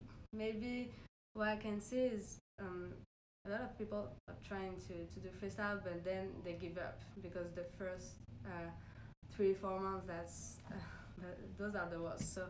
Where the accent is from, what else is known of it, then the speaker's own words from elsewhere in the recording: Paris, Île-de-France, France; I'm from Paris, so I'm going to be there.